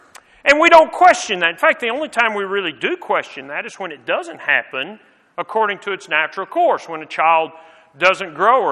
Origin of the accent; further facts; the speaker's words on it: United States; We're an American.